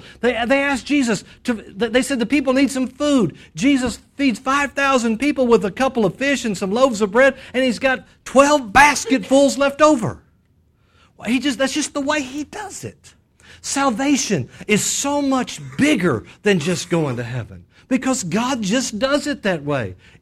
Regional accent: Lubbock, Texas, United States; also born or lived in Moorpark, California; we grew up around Lubbock, but we lived at that point in this little town called Moorpark, California.

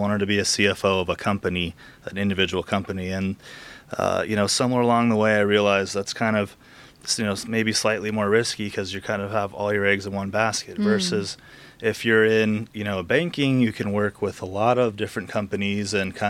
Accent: San Diego, California, United States; So like you mentioned … I'm from San Diego.

